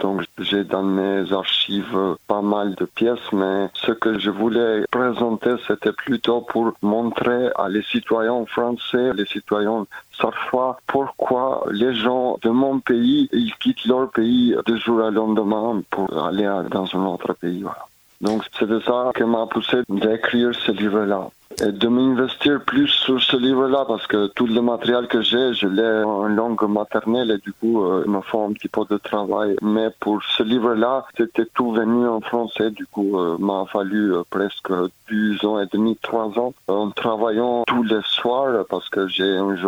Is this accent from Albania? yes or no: yes; Tirana, Tirana County, Albania; French is a second language; moved away as an adult; now in France; je suis d'origine d'Albanie. Je suis né en 83, j'ai vécu toute ma vie et mes études à Tirana, dans la capitale. Et en 12 juillet 2017, j'étais, disons, obligé de quitter mon pays et de rejoindre la France.